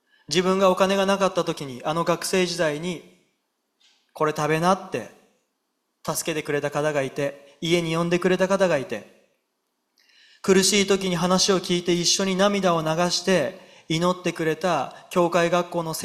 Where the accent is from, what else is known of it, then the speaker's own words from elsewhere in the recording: Kanto, Japan; moved away as an adult; 関東で生まれ育ったんですけど、九州に移りました。